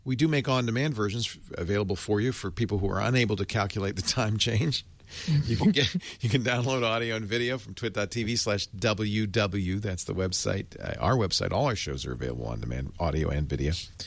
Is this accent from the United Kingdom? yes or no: no; Canada; I grew up in Canada. I know French.